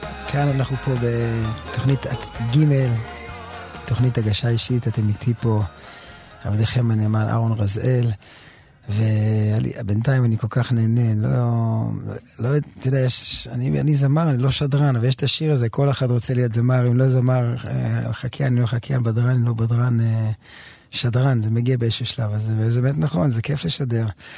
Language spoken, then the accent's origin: Hebrew; Jerusalem, Jerusalem District, Israel; גדלתי בכנסת הזה, בית יצחק, בשכונת הפרסים בנחלות